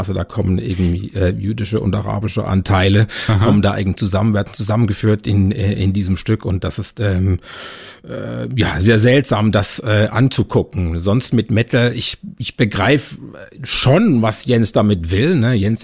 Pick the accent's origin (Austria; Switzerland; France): Switzerland; mich befremdet das manchmal so ein bisschen als Schweizer